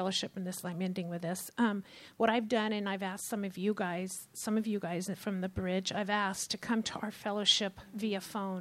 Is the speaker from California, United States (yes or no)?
yes; California, United States; Hi, I'm from Central California.